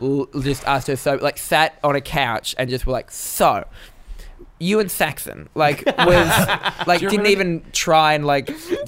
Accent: Australia; I grew up in Australia.

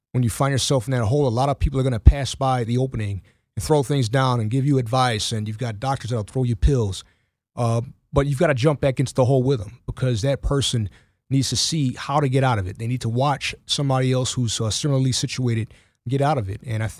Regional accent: Buffalo, New York, United States; I'm from Buffalo, New York.

